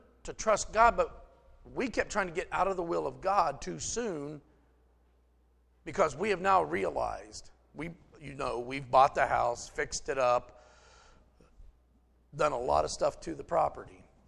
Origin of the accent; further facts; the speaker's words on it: West Virginia, United States; Y'all think I'm kidding. I'm from West Virginia. I'm not lying.